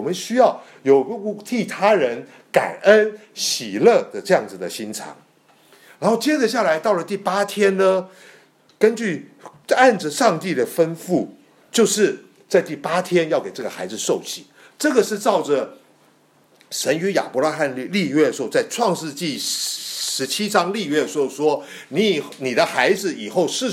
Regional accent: China; 取名字就像我们中国人一样

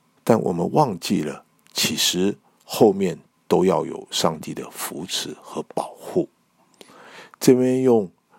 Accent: China; 在我们所有的劳苦中，特别是我们中国人，还有第一代的移民，辛辛苦苦的在海外讨生存

